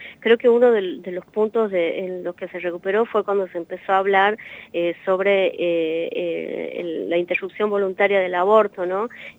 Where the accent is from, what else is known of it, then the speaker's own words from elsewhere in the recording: Argentina; Pero como argentina, una tranquilidad y una esperanza enorme